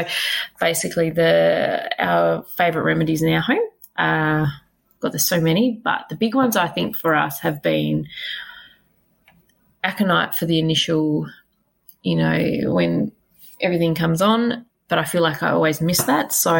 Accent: Perth, Western Australia, Australia; I'm from Perth, WA.

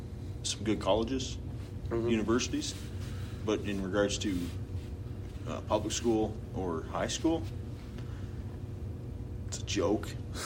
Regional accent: Trenton, United States; So I grew up in Trenton.

